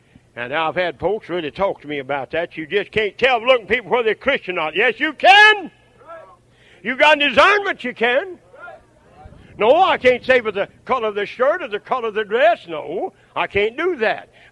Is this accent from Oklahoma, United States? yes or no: yes; Oklahoma, United States; but I come from Oklahoma, and my uncle had to build a fort under his to move it.